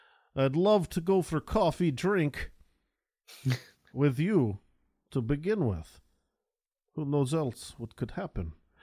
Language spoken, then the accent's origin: English; France; accent: French; English is a second language; I'm not sure if you were smiling at the conversation or my French accent.